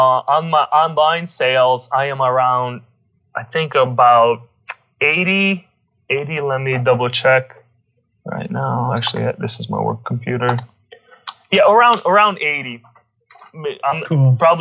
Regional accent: Ohio, United States; And I live in Ohio. I'm from Ohio.

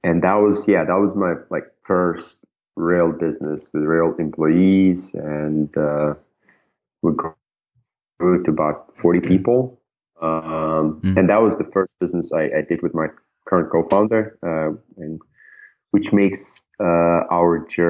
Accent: Minsk, Minsk City, Belarus; So I grew up in Belarus in Minsk

